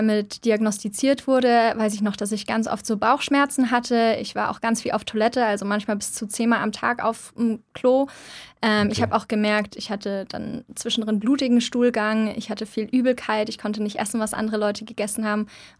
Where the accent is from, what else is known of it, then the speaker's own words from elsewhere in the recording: Munich, Bavaria, Germany; Ich komme gerade aus München, also von meiner Heimat noch.